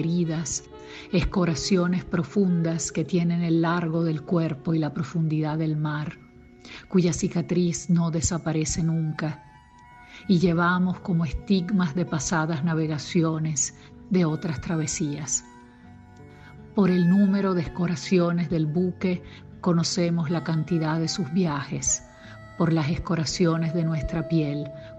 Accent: Caracas, Capital District, Venezuela; also born or lived in Lanciano, Italy; soy de Venezuela, de Caracas, y también soy de Italia, de Lanciano.

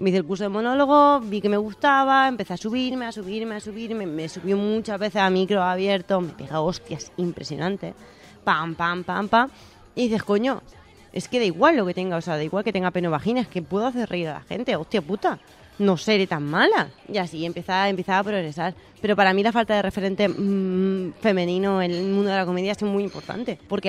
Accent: Region of Murcia, Spain; yo utilizo mucho la baza de que soy murciana para mi monólogo

